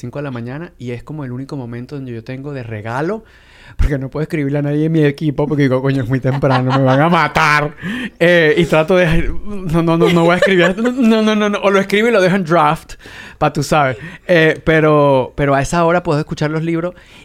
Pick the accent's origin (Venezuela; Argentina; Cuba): Venezuela; moved away; Venezolano, como latino en este país, cuando empezamos a ver, ok, ¿para qué estoy acá?